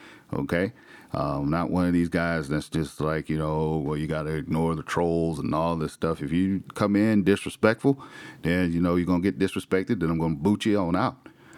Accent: South Carolina, United States; You know, I'm born and raised in South Carolina. I love South Carolina.

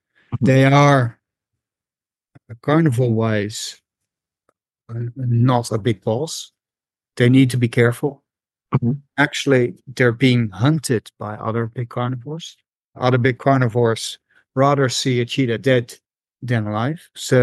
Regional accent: Netherlands; English is a second language; As you can tell, I'm not English. I've got a special accent. I'm Dutch.

